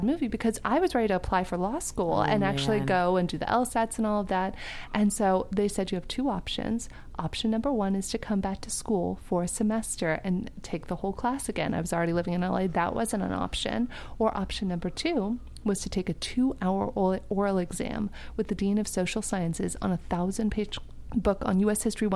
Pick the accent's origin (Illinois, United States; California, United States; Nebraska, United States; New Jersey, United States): California, United States; San Diego; Yeah, so born and raised in San Diego, the most beautiful place in the world.